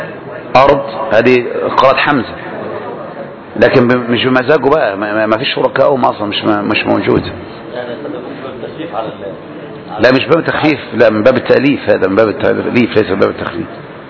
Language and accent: Arabic; Egypt; وده أكثر مشاهير القراء عندنا في مصر صوفية